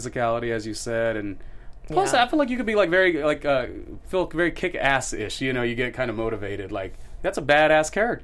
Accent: Los Angeles, California, United States; I'm conflicted because I'm from Los Angeles, but my time in New York was so amazing

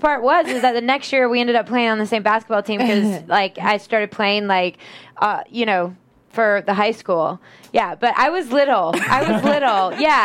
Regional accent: the South, United States; I still don't like bullies, and I'm from the South.

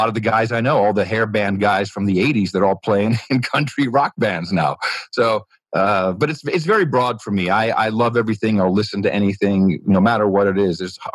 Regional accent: Netherlands; Growing up in the Netherlands had pros and cons.

